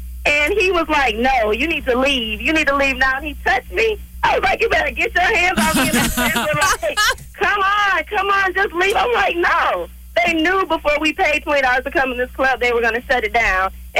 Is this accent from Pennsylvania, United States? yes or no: no; Michigan, United States; Well, I'm from Michigan, and I was at a club in Detroit one year